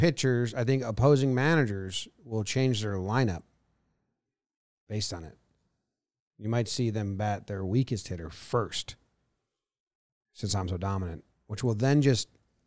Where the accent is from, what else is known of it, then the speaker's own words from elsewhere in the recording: Slippery Rock, Pennsylvania, United States; Oh, man, it was good. I grew up in Slippery Rock.